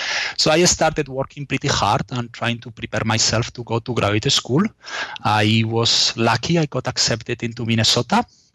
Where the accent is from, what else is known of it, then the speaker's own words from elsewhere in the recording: Spain; I'm originally from Spain.